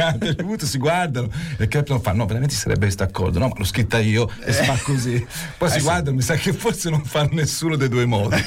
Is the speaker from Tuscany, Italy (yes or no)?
yes; Volterra, Tuscany, Italy; è la mia città natale